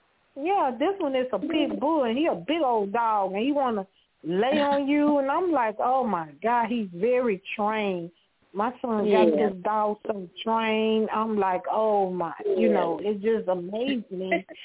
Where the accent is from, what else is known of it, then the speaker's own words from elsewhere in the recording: Louisiana, United States; So, see, y'all pray for me because I'm like, when we was young, you know, and I was raised up in Louisiana, we had dogs, we had cats, we had ducks, we had chicken, we had rooster, we had pig.